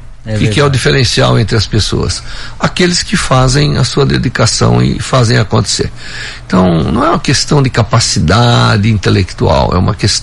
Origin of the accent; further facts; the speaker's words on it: São Carlos, São Paulo, Brazil; vieram com os avós da Itália, então sou descendente dos italianos. E cresci aqui em São Carlos